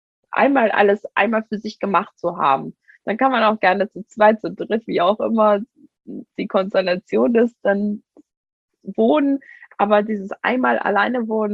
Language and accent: German; Iran; now in Germany; ich komme ja aus dem Iran und ich habe ja auch die doppelte Staatsbürgerschaft. Und ich sage, ich bin so froh, hier in Deutschland zu sein und hier in Deutschland zu leben.